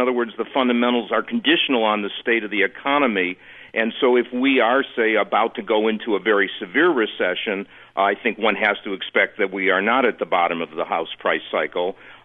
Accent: California, United States; in my home state of California, where we had a lot of subprime lending and therefore a lot of foreclosures

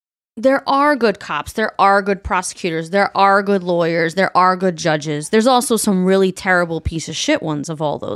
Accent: Baltimore, Maryland, United States; I had a canopy bed, but it doesn't mean I was rich. I grew up in Baltimore.

